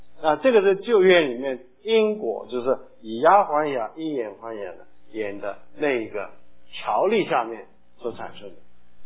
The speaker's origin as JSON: {"language": "Chinese", "country": "China", "said": "对我们中国人来说，肚子大是发福了啊，是发福，因为我们中国人需要福。"}